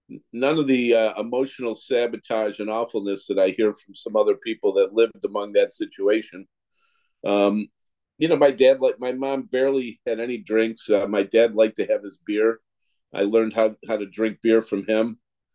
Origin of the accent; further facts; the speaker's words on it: Kenmore, United States; I grew up in Kenmore. I'm back living in Kenmore.